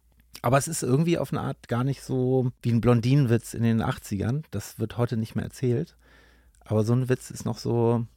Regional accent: Hamburg, Germany; Ich habe da immer noch so als Hamburger Hip-Hopper quasi

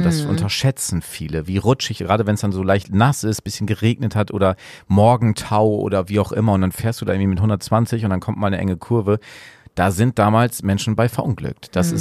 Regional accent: Oldenburg, Lower Saxony, Germany; wir kommen ja hier aus Oldenburg

